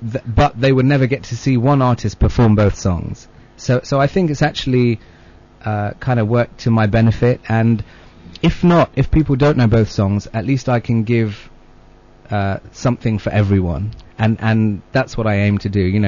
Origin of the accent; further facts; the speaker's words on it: United Kingdom; being British Asian, being born here